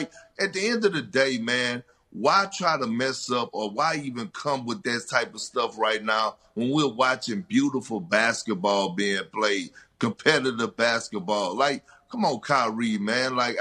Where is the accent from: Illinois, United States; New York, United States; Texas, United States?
Texas, United States; I experienced more racism in my hometown area than I did in Boston, in Southeast Texas